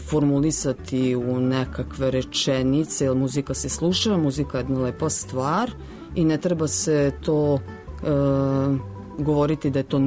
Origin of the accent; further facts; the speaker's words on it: Vojvodina, Serbia; Ja sam Srpkinja iz Vojvodine, sviram srpsku muziku iz Vojvodine i vojvođanka sam